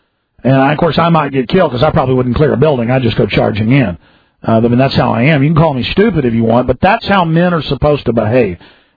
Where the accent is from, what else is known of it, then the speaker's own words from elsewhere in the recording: Dallas, Texas, United States; now in Austin, United States; I can't believe how sweet and nice Austin is compared to growing up in Dallas.